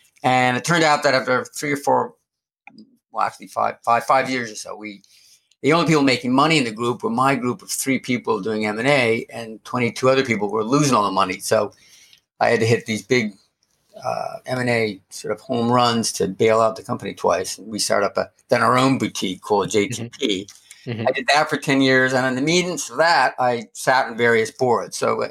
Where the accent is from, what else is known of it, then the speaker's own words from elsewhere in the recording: New Jersey, United States; I grew up in New Jersey. I'm Czech American.